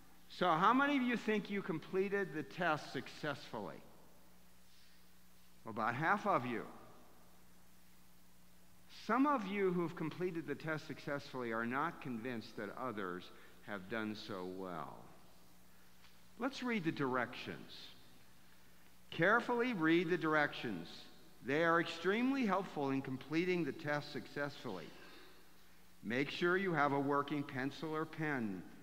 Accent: Ohio, United States; Myrna and I grew up in Ohio.

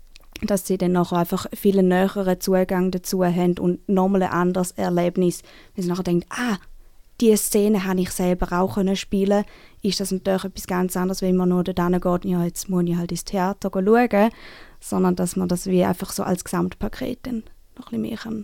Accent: Thurgau, Switzerland; Ja, also ich bin aus dem Thurgau

